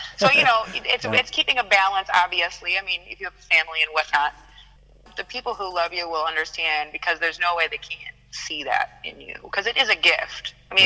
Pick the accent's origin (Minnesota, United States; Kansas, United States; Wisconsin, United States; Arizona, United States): Wisconsin, United States; Like I said, growing up in Wisconsin, just kind of always been there around me.